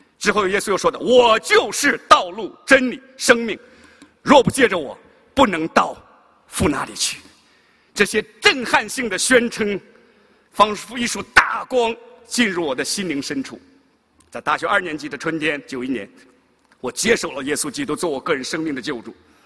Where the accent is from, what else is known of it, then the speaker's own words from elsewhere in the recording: China; first language Mandarin; 我呢是在国内出生长大啊，外婆和妈妈都是基督徒